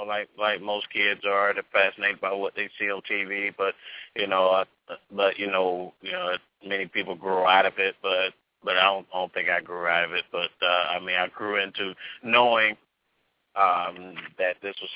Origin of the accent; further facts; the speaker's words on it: Augusta, Georgia, United States; She's down in my hometown, Augusta, Georgia.